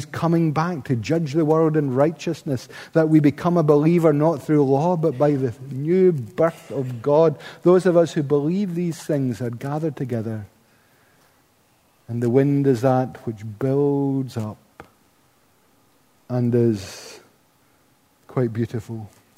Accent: Paisley, Scotland, United Kingdom; In the school, when I was growing up in Paisley, I was subject to the humiliation that most West of Scotland boys were.

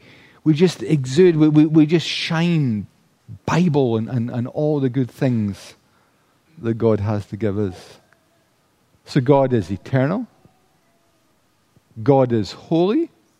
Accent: Paisley, Scotland, United Kingdom; Now, where I was raised in Paisley, that might not be a big problem.

